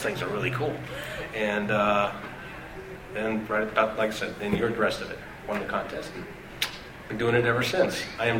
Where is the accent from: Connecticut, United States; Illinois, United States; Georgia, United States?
Georgia, United States; And I am from Georgia, so, you know that rules.